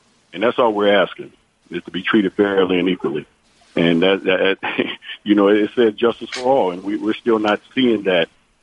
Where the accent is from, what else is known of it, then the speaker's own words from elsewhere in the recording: Inglewood, California, United States; Oh, absolutely. Like you said, I grew up in Inglewood, you know, so I've been pulled over numerous times.